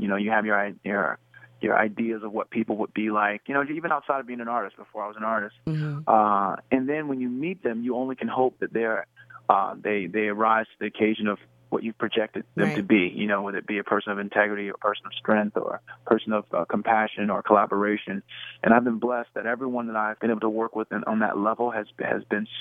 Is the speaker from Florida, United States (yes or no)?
no; Virginia, United States; Nah, you know, I'm from Virginia, so I definitely have an affinity for Baltimore.